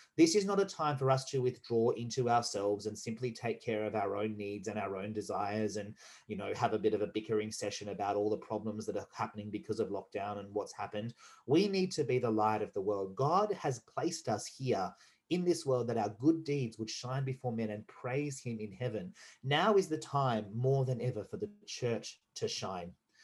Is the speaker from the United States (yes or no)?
no; Australia; We are all Australian. There are, yes, we're a federation of states